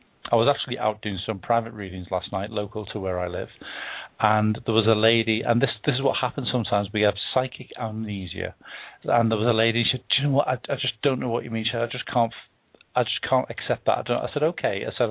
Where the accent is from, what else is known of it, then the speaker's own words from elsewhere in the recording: Liverpool, North West England, United Kingdom; it's shot in my hometown of Liverpool.